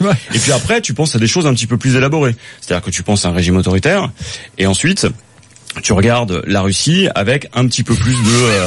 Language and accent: French; France; c'est l'impression qu'on a en tant qu'occidentaux et en tant que français